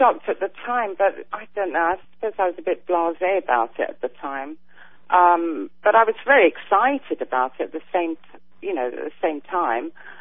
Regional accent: Wimbledon, London, United Kingdom; Yes, I'm from Wimbledon. I live here still.

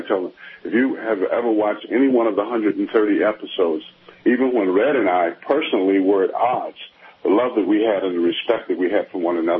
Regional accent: New York, United States; And we had just returned from New York City. I grew up in New York

